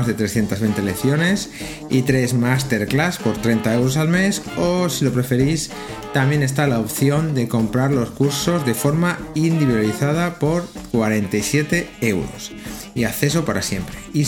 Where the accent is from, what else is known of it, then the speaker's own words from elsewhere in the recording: Toro, Castile and León, Spain; este primer encuentro se celebra en mi tierra, en Toro, Zamora